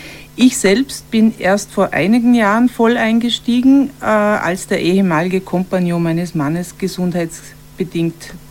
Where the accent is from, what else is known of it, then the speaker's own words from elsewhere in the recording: Lustenau, Vorarlberg, Austria; accent: Lustenau dialect; den Glücker, was in unserem Lustenauer Dialekt Glasmurmel bedeutet